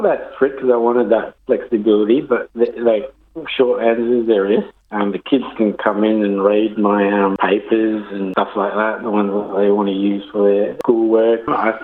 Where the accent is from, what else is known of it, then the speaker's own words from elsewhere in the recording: Philippines; As a Filipino, you're used to getting cooked for and all that when I was growing up.